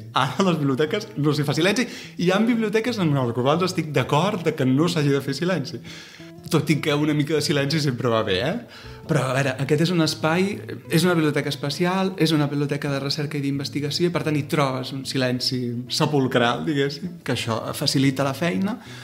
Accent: Catalonia, Spain; la recordo perfectament perquè jo sóc del Penedès

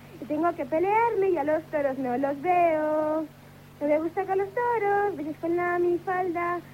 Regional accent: Seville, Andalusia, Spain

